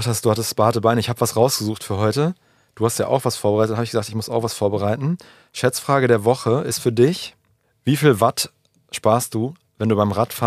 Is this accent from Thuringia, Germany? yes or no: no; Münster, North Rhine-Westphalia, Germany; born there; ich komme halt aus Münster gebürtig